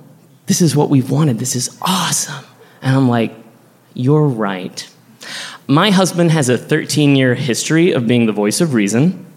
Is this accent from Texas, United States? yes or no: yes; Texas, United States; born or raised there